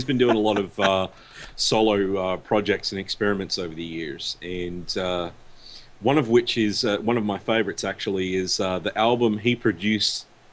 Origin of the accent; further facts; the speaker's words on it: Australia; The lead man in this band makes his permanent residency in my home country.